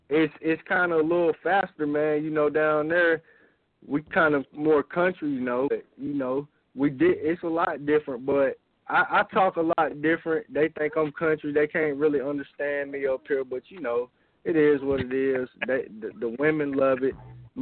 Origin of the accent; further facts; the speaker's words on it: Covington, Georgia, United States; also born or lived in Pittsburgh; I'm from Covington, Georgia.